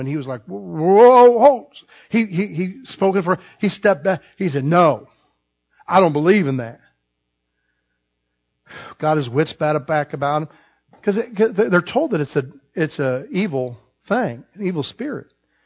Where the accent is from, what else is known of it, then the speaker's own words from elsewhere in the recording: Illinois, United States; the man in the church I grew up in Illinois